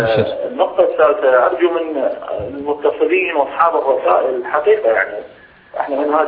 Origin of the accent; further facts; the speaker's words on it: Iraq; طبعا إحنا من العراق، تعرفون إحنا العراق أهل السنة عانوا ما عانوا من التشيع السطوي الإيراني